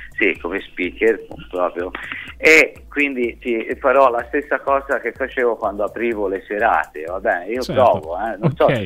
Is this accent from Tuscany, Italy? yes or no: yes; Livorno, Tuscany, Italy; della mia città, dove sono nato e cresciuto, a Livorno